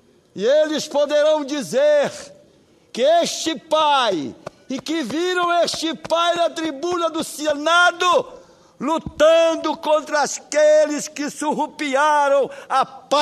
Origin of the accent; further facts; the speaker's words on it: Pará, Brazil; É uma obrigação de servir a minha terra e não se servir dela. Eis um paraense disposto até as últimas consequências para defender a sua terra e o direito do povo do Pará e do Brasil.